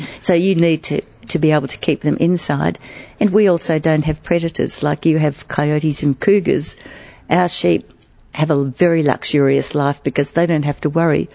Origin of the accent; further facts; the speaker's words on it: Western Australia, Australia; Well, I come from Western Australia